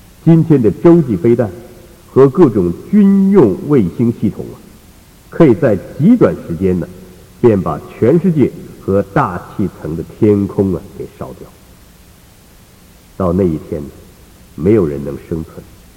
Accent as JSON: {"language": "Chinese", "country": "China", "said": "所以我们中国人呢，或多或少啊，也摸到了一点上帝的法则"}